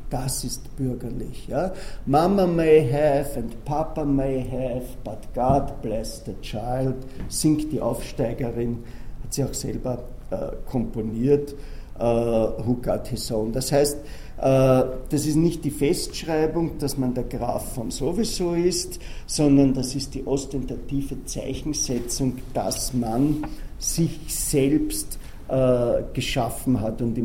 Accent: Austria; Also selbst bei uns in Österreich ist es so

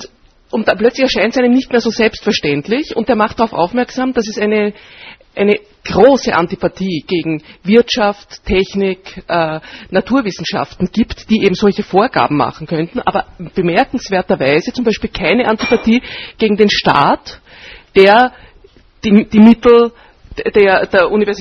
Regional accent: Austria; in den 30er Jahren auftritt bei uns in Österreich

